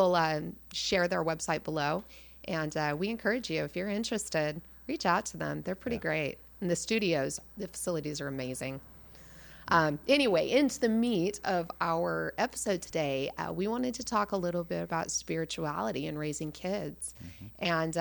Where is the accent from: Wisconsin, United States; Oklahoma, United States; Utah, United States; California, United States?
Utah, United States; I also was raised in a very guilt-ridden religion. I grew up in Utah.